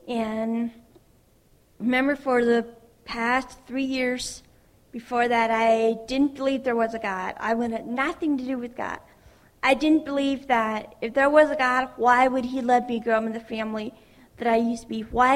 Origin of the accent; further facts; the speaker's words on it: Ohio, United States; I grew up in Holmes County, Ohio, and 8 months ago, I left the Amish.